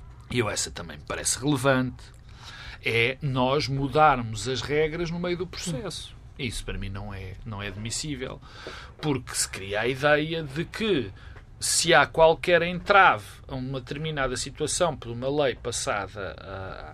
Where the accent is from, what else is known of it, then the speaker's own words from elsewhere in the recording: Portugal; Mas não sou escocês. Tenho essa vantagem ou desvantagem? Não, desvantagem. Vantagem. Prefiro ser português, como é evidente.